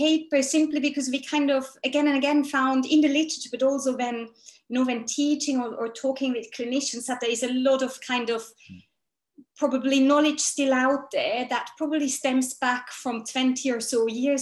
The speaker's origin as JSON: {"language": "English", "country": "Switzerland", "accent": "Swiss", "second_language": "English", "said": "I trained as a physiotherapist back in Switzerland, hence my accent that I somehow cannot lose, and decided to go to Australia to study for a master's degree there."}